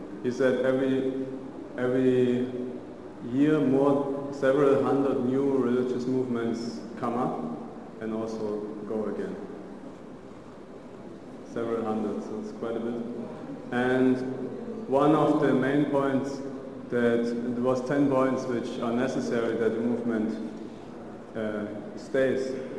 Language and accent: English; Germany; English is a second language; I'm from Germany, and in Germany there's this famous letter